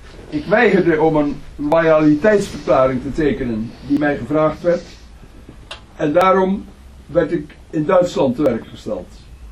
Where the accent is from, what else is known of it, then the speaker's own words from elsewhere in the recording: Zeeland, Netherlands; born there; mijn ouders, die vroeger op huis Wageningen woonden waar ik geboren ben, die waren intussen geëvacueerd omdat Schouwen-Duiveland voor een groot deel onder water was gezet door de Duitsers.